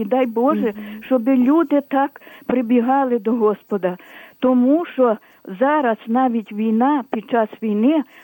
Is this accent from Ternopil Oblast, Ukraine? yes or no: yes; Ternopil Oblast, Ukraine; бо я з Тернопільщини, розумієте? Так, так. А то ми дуже всі такі віруючі люди. Галичина, то вона особливо.